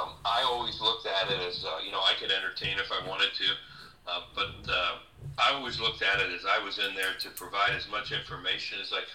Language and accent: English; Newtown Square, Pennsylvania, United States; I was a kid from Newtown Square in Delaware County that was a Phillies fan my whole life